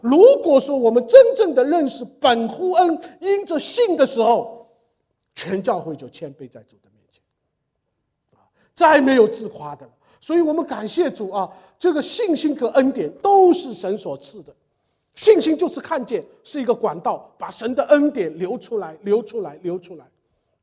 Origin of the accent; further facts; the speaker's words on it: China; 你一做，我们中国人叫这个猴子出把戏，越做越错。